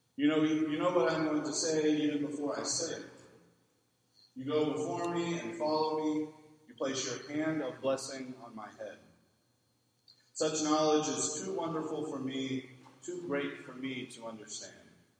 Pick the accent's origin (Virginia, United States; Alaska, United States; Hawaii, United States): Virginia, United States; I grew up outside of Washington, D.C. I grew up in the D.C. metro area, Northern Virginia.